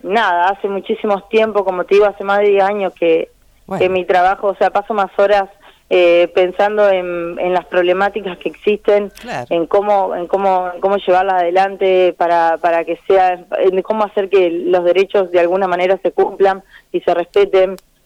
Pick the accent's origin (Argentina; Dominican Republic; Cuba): Argentina; Barranquitas, Santa Fe; Yo vengo de Barranquitas, un poquito más al norte, centro norte de Santa Fe